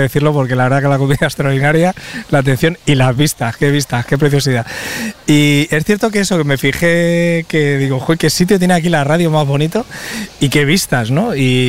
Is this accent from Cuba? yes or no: no; Madrid, Community of Madrid, Spain; born there; yo, desde luego, soy madrileño de nacimiento, aunque mis padres eran de fuera